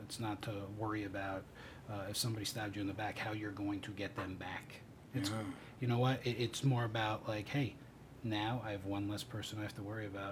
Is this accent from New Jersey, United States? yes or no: yes; New Jersey, United States; Yeah, I'm actually originally from Jersey.